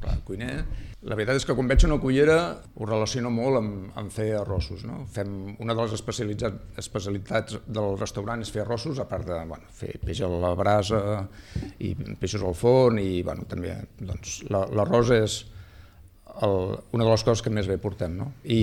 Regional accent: El Port de la Selva, Catalonia, Spain; soc de Port de la Selva, o sigui, és irremediable.

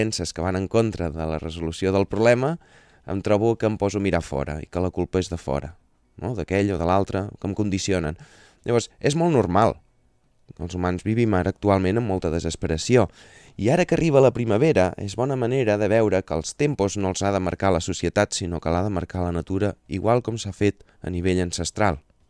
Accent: Girona, Catalonia, Spain; Doncs jo, de la societat en la que he crescut, a Girona, és on m'he criat

